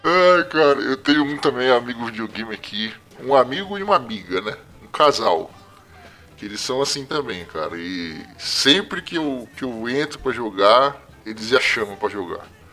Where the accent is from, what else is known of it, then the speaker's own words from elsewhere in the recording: Osasco, São Paulo, Brazil; que eu ouvi num boteco uma vez quando era moleque, lá em Osasco.